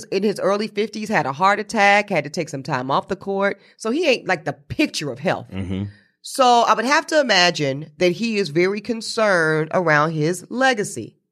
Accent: North Carolina, United States; My home state of North Carolina, Virginia, all these states

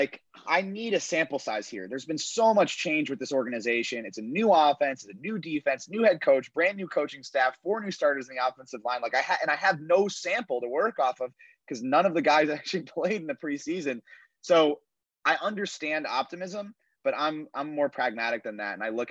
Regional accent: New York, United States; covering the Giants and growing up around New York, you know, you just know what supremely talented defensive line can get you.

